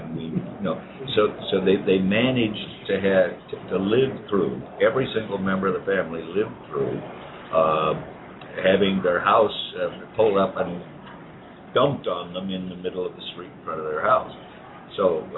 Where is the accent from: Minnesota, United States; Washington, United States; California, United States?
Washington, United States; I'm from Washington State, which has Puget Sound and a coastline